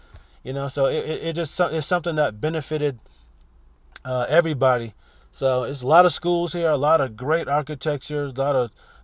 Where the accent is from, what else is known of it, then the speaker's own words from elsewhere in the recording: Rochester, New York, United States; we kind of had a similar, you know, experience growing up in Rochester.